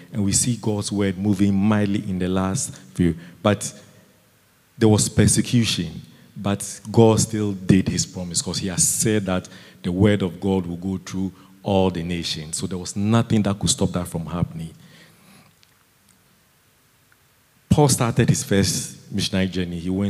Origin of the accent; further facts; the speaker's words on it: Ghana; or I come from Ghana. Idol worship is very common.